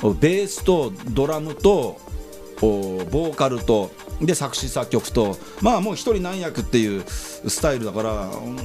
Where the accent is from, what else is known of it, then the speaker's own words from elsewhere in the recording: Yokohama, Kanagawa, Japan; 私、横浜鶴見区出身、前議員の … がお届けしております。